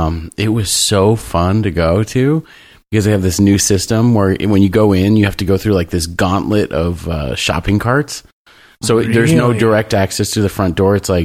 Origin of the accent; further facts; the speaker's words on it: South Korea; English is a second language; I grew up in South Korea.